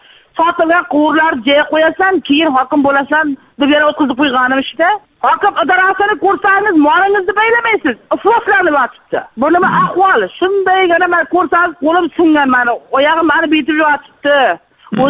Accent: Maybuloq, Samarqand Region, Uzbekistan; Hatto Qo'rg'on tumani, Maybuloqdanman.

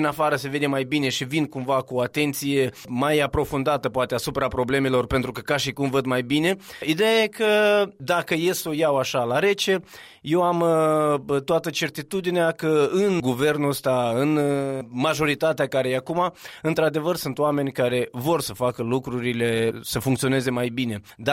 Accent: Moldova; Suntem moldoveni și dezamăgiri vor mai fi.

